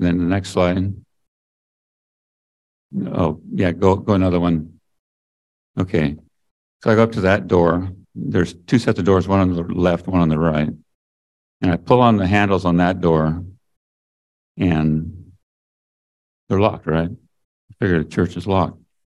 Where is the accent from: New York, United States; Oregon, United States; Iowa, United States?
Oregon, United States; Tillamook; I grew up in Tillamook.